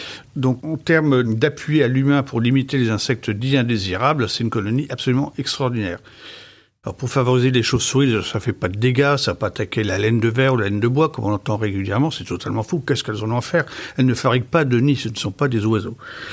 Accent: French Guiana, France; mais qui vivent en Amérique tropicale, dont certains chez nous en Guyane d'ailleurs.

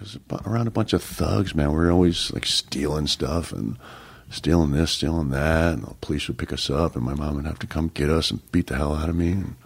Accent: San Francisco, California, United States; I grew up a lot in San Francisco, and I was a huge 49ers fan.

